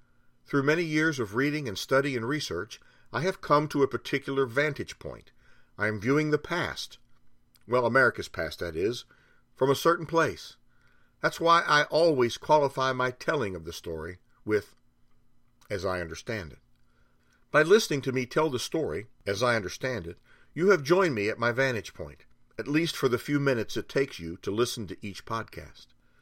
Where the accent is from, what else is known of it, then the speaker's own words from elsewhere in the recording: Ohio, United States; my youthful days growing up in Ohio. I spent my 11th year in the Cleveland bedroom community of Parma, 10 miles due south of the big city.